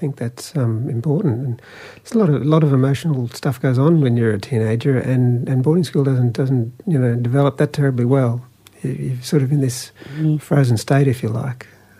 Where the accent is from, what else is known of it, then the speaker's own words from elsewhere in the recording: Mackay, Queensland, Australia; now in Brisbane, Australia; I grew up in Mackay in North Queensland, North Central Queensland, and have been working down here in Meanjin for 2 decades.